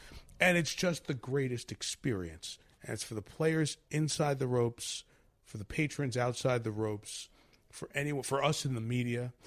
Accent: New York City, New York, United States; I grew up in New York City, so I didn't have the necessary exposure to college sports that I would gain as I went to college at Syracuse later on in my time.

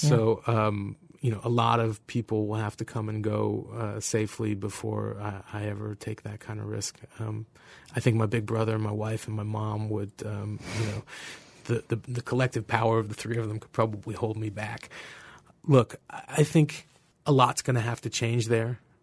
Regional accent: United States; I love my life in America. I love being an American. I consider myself American before anything else.

